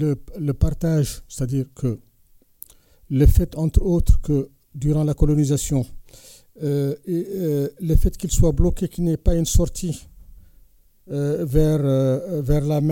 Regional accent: Mauritania; Effectivement, chez nous, en Mauritanie, nous avons eu le même cas.

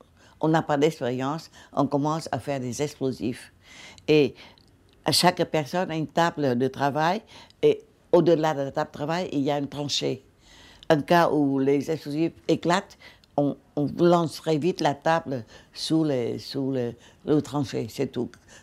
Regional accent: Hue, Thua Thien Hue, Vietnam; je suis issue d'une famille royale de Hué

